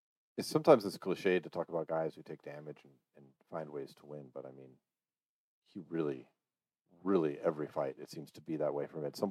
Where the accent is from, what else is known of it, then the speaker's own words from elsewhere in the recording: Colorado Springs, Colorado, United States; She's from my hometown, Colorado Springs, still fighting out of there.